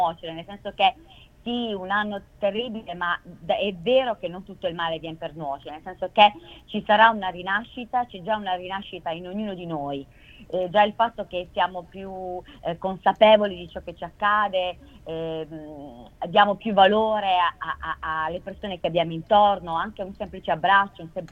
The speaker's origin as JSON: {"language": "Italian", "region": "Apulia", "country": "Italy", "said": "mio marito è emiliano, mentre io sono pugliese"}